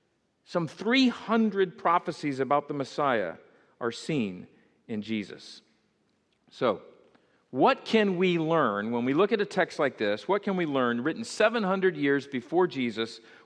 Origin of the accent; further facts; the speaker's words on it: Hollywood, Florida, United States; I'd say, "Oh, I'm from Hollywood." And they're like, "Really? Hollywood, California?" "No, Hollywood, Florida."